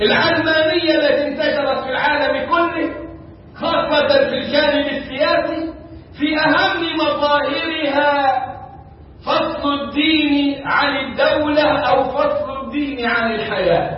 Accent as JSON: {"language": "Arabic", "country": "Egypt", "said": "وهم امتداد للتكفير الذي كان عندنا في مصر في 70s and 80s"}